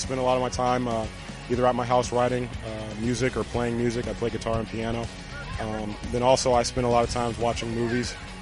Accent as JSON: {"language": "English", "region": "East Coast", "country": "United States", "lives_now": "Midwest", "said": "I'm living in the Midwest now. I'm from the East Coast, and having to live out here is a little bit different."}